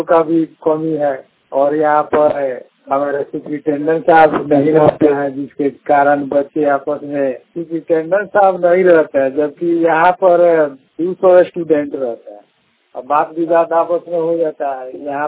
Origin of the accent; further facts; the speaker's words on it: Siswa Kohar, Bihar, India; ग्राम सिसवा कोहर थाना पहाड़पुर पूर्वी चंपारण के रहने वाले हैं और मैं चंदमारी छात्रावास अम्बेडकर छात्रावास में हम लोग रहते हैं